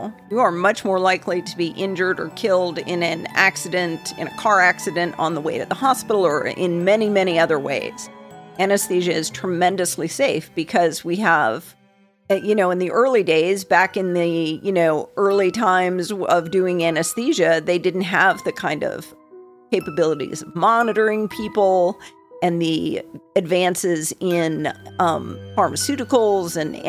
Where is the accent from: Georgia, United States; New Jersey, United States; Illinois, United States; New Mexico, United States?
New Jersey, United States; Vernon; Where I grew up in New Jersey, the Appalachian Trail actually passes through my hometown. It's in the mountains.